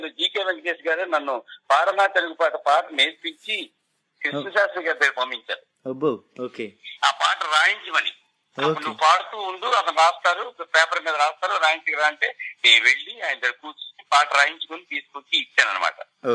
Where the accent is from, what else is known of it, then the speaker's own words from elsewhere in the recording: Tulagam, Andhra Pradesh, India; మాది శ్రీకాకుళం జిల్లా తులగాం అనే ఒక గ్రామం.